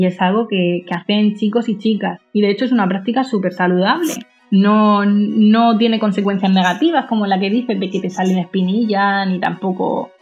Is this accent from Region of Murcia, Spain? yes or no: yes; Murcia, Region of Murcia, Spain; yo es que como soy de Murcia, pues bueno, pues eso fue aquí sobre todo